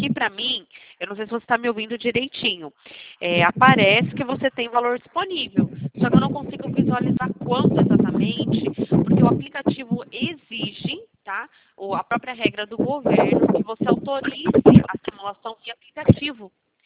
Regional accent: Campinas, São Paulo, Brazil; eu sou aqui da região de Campinas

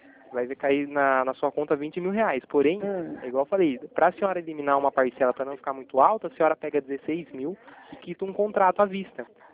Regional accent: Itatiba, São Paulo, Brazil; eu sou daqui de Itatiba

